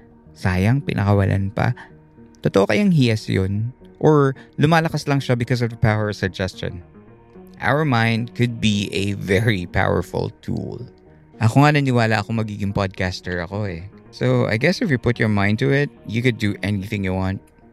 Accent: Eastern Visayas, Philippines; Si Tatay nung kabataan niya ay isang mangangaso at magsasaka dito sa amin sa Southern Leyte.

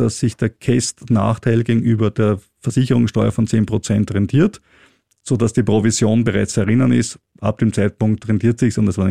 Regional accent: Austria; Also als Österreicher freue ich mich total, dass Steuerausländer bei uns auch gut gestellt werden.

